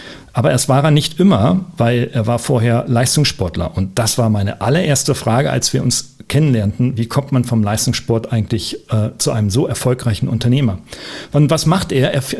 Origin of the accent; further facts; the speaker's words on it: Oldenburg, Lower Saxony, Germany; da wir beide Norddeutsche sind, du in Hamburg und ich aus Oldenburg, wie man so schön das G hinten ausspricht als Norddeutscher